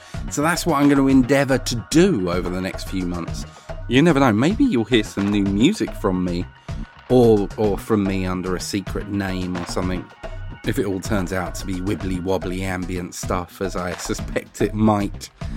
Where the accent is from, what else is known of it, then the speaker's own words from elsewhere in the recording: East of England, United Kingdom; Growing up in Essex, people's names get confused.